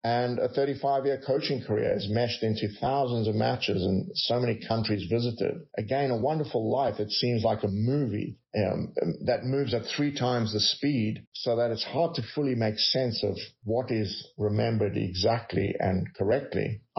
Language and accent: English; South Africa; also born or lived in United States; I'm from South Africa originally, and brief history of my life is I grew up in South Africa.